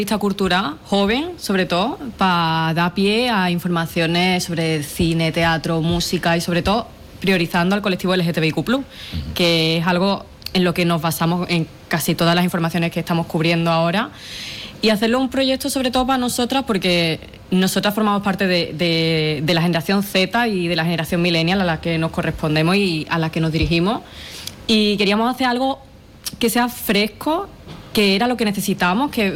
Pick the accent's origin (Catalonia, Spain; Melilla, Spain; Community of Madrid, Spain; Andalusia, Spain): Andalusia, Spain; Jerez de la Frontera; las dos somos de Jerez